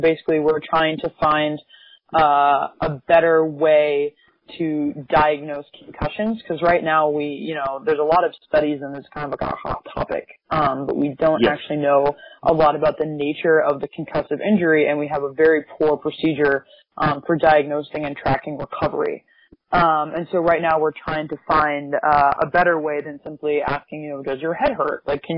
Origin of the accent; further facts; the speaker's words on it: Washington, District of Columbia, United States; Yeah, so I grew up in Washington, D.C., home club, Chevy Chase Fencing Club, though I also fenced a bit at D.C. Fencers Club.